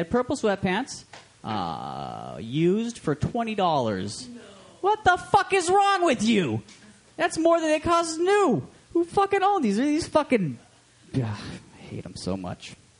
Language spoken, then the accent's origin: English; Alaska, United States; moved away; I'm initially from Alaska. That's where I was born, in real rural Alaska, it was pretty cool.